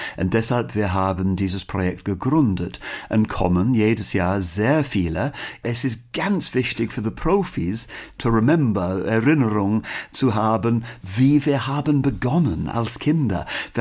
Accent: Birmingham, West Midlands, United Kingdom; German is a second language; wohnen in the Midlands, in der Mitte Englands. Und ich komme aus Birmingham, Hauptstadt der Midlands

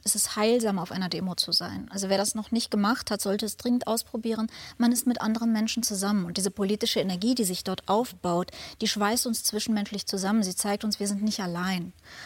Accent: Germany; Ich bin aufgewachsen in Deutschland. Ich bin ja hier zur Schule gegangen.

